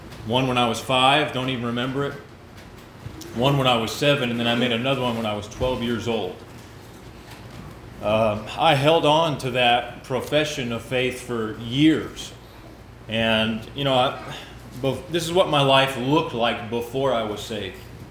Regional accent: Texas, United States; I'm not from here. Now, don't hold this against me. I'm from Texas.

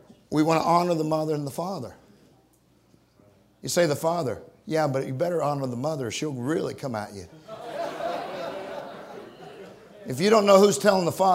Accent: California, United States; I know I'm from California.

